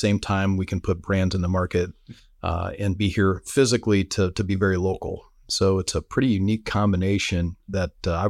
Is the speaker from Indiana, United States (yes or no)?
yes; Fort Wayne, Indiana, United States; living and working and traveling all over the world, which is something I never thought I'd be able to do growing up in Fort Wayne, Indiana.